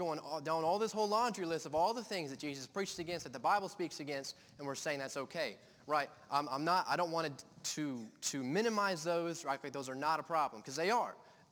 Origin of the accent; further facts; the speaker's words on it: Apache Junction, Arizona, United States; I am about 2,100 miles away from my home. I am from Apache Junction, Arizona. Long way. Long drive.